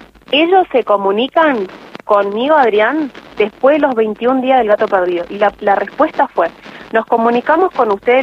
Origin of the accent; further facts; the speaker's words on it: Chaco, Argentina; Yo me vine en el mes de junio, ya van a ser 4 meses que estoy acá. Mi pareja desde Chaco, nosotros somos de Chaco